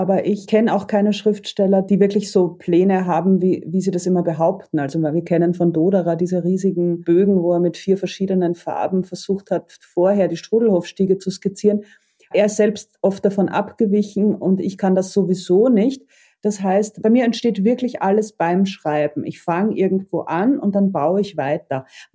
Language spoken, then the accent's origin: German; Vienna, Austria; Ich habe das als Wiener Kind so empfunden, dass man zwar immer geklagt und gejammert hat, also als Österreicher